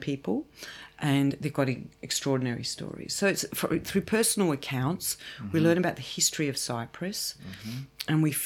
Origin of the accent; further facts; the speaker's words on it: Adelaide, South Australia, Australia; I mean, we grew up in Adelaide.